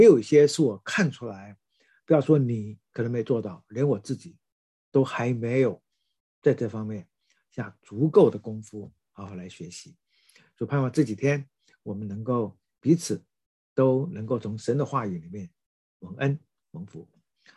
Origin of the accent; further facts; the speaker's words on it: China